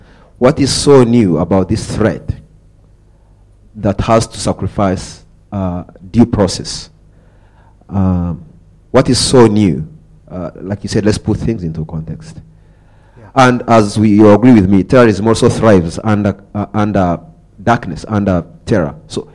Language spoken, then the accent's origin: English; Uganda; born there; The region where I come from, where I've been born, I was born in Uganda.